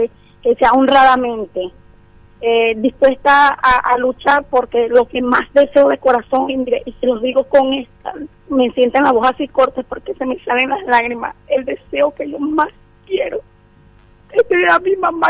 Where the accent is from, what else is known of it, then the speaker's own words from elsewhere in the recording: La Miel, Lara, Venezuela; also born or lived in Barquisimeto; yo soy nativa de un pueblito del Estado Lara. Se llama La Miel, municipio Simón Plana.